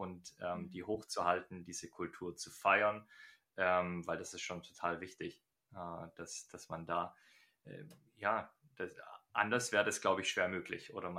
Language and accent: German; Germany; für mich als Deutscher war das völlig selbstverständlich